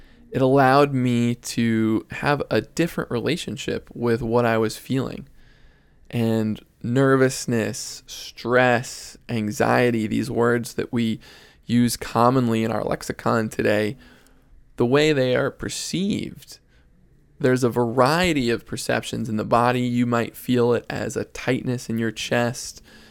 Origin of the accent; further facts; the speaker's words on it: New York City, New York, United States; I grew up in New York City playing high school baseball, and I played college baseball for Swarthmore College.